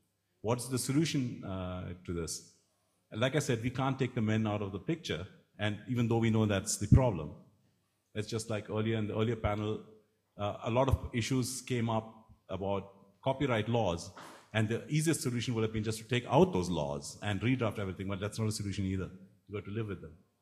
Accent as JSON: {"language": "English", "country": "India", "second_language": "English", "said": "I come from India. You should see our software industry."}